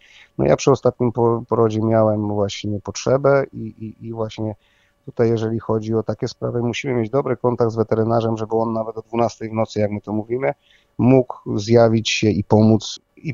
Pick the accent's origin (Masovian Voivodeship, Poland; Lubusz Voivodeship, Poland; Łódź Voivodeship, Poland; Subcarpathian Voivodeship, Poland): Subcarpathian Voivodeship, Poland; ja jestem tutaj z Podkarpacia